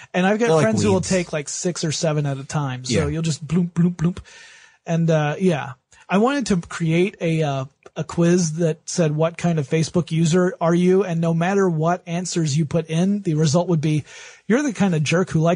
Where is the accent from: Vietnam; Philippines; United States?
Vietnam; And I'm from Vietnam.